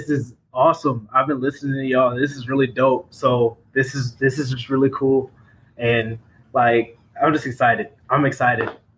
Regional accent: North Carolina, United States; born there; Because I was born in North Carolina, and we first went to a Kojic church, which was predominantly Black.

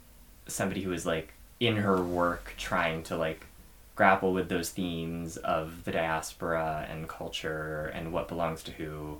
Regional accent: Joshua Tree, California, United States; distinct memory about having to go on like a group camping trip with like a couple other families I grew up with in Joshua Tree growing up, in like the desert.

